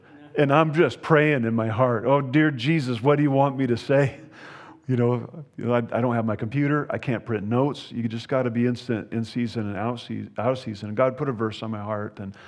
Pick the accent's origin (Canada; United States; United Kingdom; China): United States; Montana; It's probably because I was from Montana. I didn't need my hat on. I didn't need my gloves.